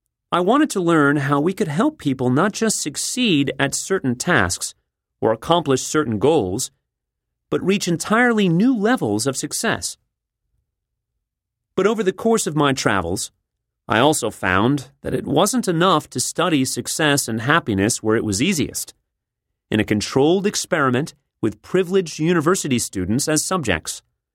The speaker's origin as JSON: {"language": "English", "region": "Texas", "country": "United States", "said": "and I'm from Texas, so that's saying something"}